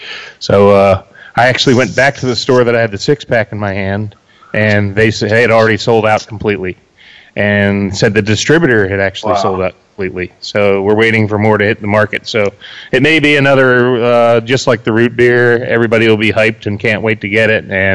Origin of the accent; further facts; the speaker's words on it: Philadelphia, Pennsylvania, United States; But where I grew up in Philly, it's the soda of choice.